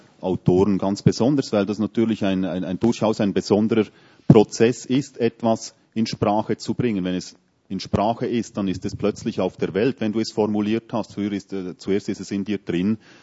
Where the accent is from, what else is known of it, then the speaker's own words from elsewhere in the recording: Switzerland; Ich bin Schweizer.